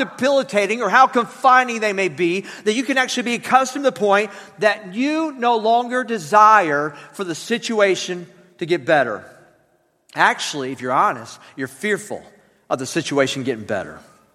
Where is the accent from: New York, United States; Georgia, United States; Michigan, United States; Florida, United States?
Florida, United States; I think about growing up and where I grew up in Northwest Florida, great area, but let me be honest with you, the goal of life was not really that big of a deal.